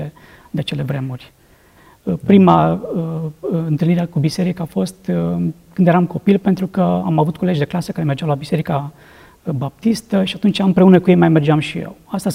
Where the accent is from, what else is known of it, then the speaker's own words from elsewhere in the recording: Surduc, Timiș County, Romania; m-am născut în Surduc în urmă cu peste 50 de ani.